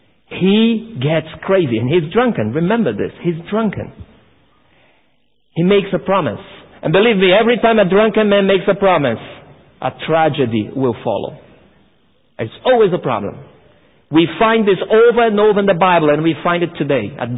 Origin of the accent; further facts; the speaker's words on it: Brazil; I mean, I come originally from Brazil, and what we see nowadays in Brazil, it's so weird.